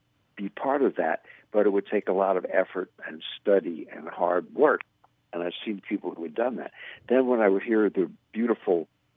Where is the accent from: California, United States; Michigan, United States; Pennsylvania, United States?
Pennsylvania, United States; Feasterville; also born or lived in Pass-a-Grille, United States; Well, I was brought up on a farm in Feasterville, Pennsylvania, after we moved there from Passer Grill, Florida.